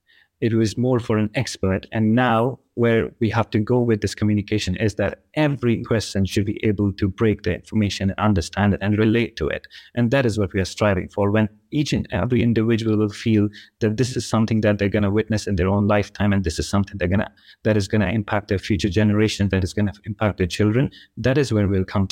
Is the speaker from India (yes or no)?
yes; Jammu and Kashmir, India; Jammu and Kashmir, where I'm from, and specifically in the rural areas, because my hometown is nested on just on the border of India-Pakistan, quite sensitive and turbulent area because of the militarization in the area.